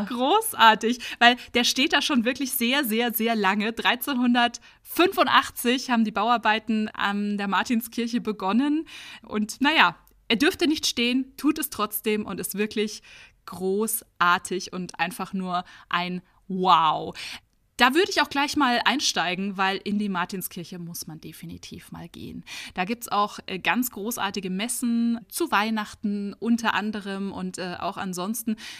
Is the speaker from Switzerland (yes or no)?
no; Gündelkofen, Bavaria, Germany; obwohl ich wirklich aus dem Dorf komme. Also ich bin nicht direkt in Landshut zwar geboren, aber nicht aufgewachsen, sondern ich komme aus Gündelkofen. Das ist wirklich ein ganz, ganz kleines Dörfchen, gehört zu Landshut.